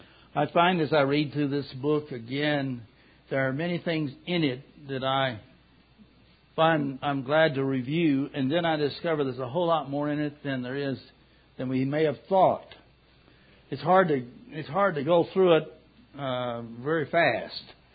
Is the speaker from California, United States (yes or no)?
no; Kentucky, United States; Those of you don't know, I'm from Kentucky.